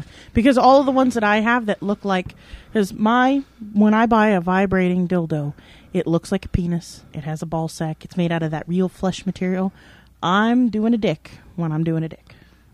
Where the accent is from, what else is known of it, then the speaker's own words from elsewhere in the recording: Ireland; And my two pals here can make fun of those damn mix because I'm Irish. And don't you forget it either.